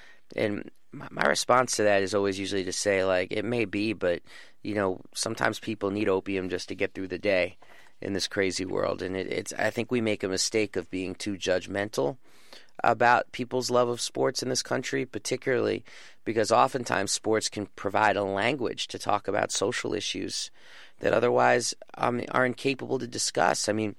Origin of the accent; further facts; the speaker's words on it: Washington, District of Columbia, United States; is I'm from Washington, D.C., where there's a lot of debate over the name of the football team